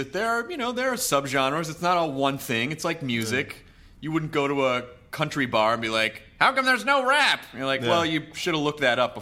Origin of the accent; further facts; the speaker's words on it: Los Angeles, California, United States; And then, so I'm American and I'm from L.A.